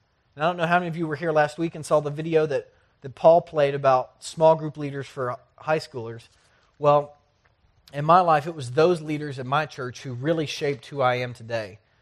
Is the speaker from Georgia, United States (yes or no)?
yes; Conyers, Georgia, United States; born there; I was born in Conyers, Georgia, about 30 miles from here. I'm 25 years old